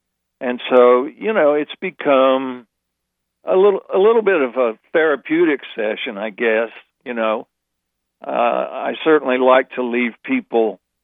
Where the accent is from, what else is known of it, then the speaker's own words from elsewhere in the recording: California, United States; now in New York, United States; The fact that I moved east, I mean, as a Californian, that I would move my family to New York in the worst blizzard of the decade